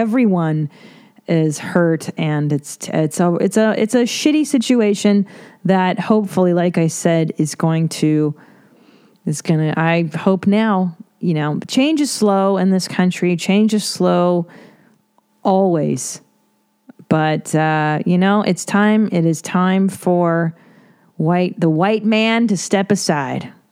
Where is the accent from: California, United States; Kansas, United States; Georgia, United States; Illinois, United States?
California, United States; Los Angeles; I say depressing because I grew up in Los Angeles. I grew up watching the Rodney King beatings.